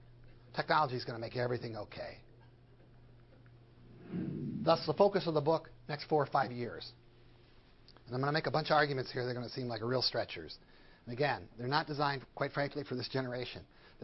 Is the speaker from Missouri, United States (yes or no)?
no; Boscobel, Wisconsin, United States; I grew up in Boscobel, Wisconsin in the 1960s. There were two types of people there, German and Dutch.